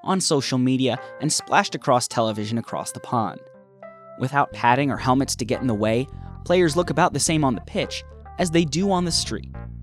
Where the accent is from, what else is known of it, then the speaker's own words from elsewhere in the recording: New York City, New York, United States; As a New Yorker, I can confirm New York-style pizza is the best.